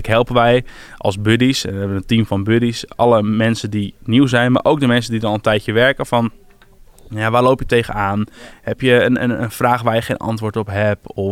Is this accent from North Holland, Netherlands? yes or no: yes; Alkmaar, North Holland, Netherlands; now in Haarlem, Netherlands; Ik werk in regio Utrecht, ik woon in de regio Haarlem. Ik kom uit Alkmaar